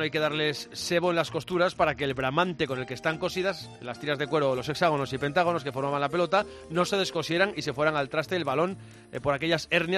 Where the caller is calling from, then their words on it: Getafe, Community of Madrid, Spain; de Getafe.